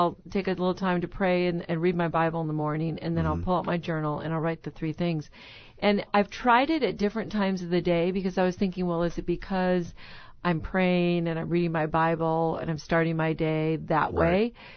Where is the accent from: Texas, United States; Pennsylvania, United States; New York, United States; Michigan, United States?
Michigan, United States; Well, I had to look at my home state of Michigan